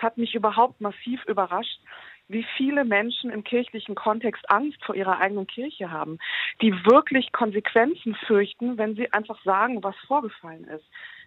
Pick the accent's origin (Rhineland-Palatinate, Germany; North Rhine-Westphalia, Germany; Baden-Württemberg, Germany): Rhineland-Palatinate, Germany; Ich stamme aus dem Bistum Trier. Ich bin selbst katholisch. Ich war jahrelang Messdienerin.